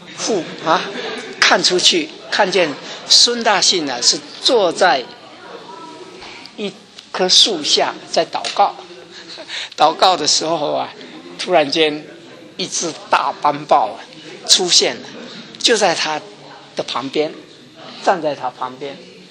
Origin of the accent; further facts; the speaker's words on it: China; now in United States; 我们中国人呢、啊、有一个毛病，就是说啊，说不来。I love you 有没有讲没有了不讲了这个是毛病啊你知道吗我来美国以后